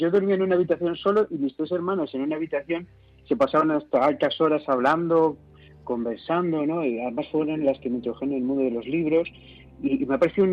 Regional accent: Madrid, Community of Madrid, Spain; soy madrileño, aunque mi padre era cordobés, amo mucho también el sur, y ahora estoy viviendo en la sierra hace años

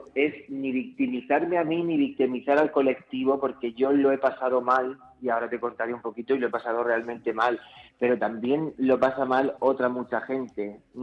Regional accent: Bigastro, Valencian Community, Spain; yo soy de Bigastro, de un pueblecito de Alicante.

